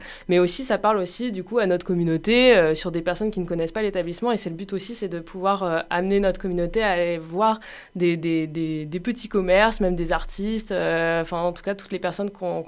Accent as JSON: {"language": "French", "town": "Amiens", "region": "Hauts-de-France", "country": "France", "said": "Oui, donc nous, on vient du nord de la France, on vient d'Amiens."}